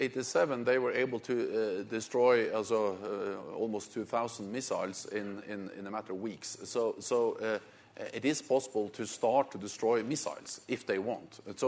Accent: Norway; And to be honest, I'm from Norway, and Norway is a beautiful country. We have beautiful mountains

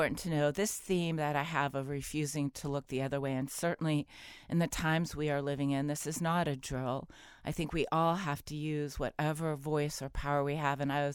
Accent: Youngstown, Ohio, United States; I was raised in Ohio in Youngstown, really rough childhood, a lot of abuse, a lot of neglect, homeless.

